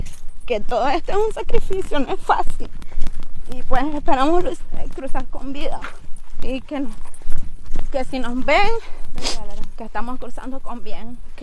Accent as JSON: {"language": "Spanish", "country": "Nicaragua", "moved": "as an adult", "said": "Nicaragua."}